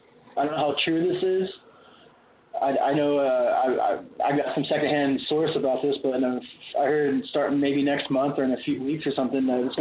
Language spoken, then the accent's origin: English; Arizona, United States; originally I'm from Arizona, and out there it's more of like a dry heat and stuff like that.